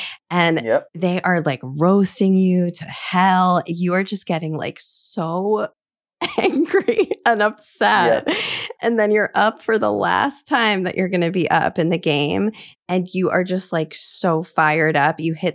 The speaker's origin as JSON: {"language": "English", "region": "Midwest", "country": "United States", "said": "I am also from the Midwest."}